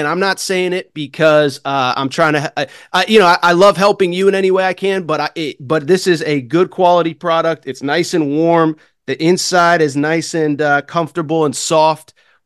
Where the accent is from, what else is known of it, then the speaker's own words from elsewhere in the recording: Connecticut, United States; again, I grew up in Connecticut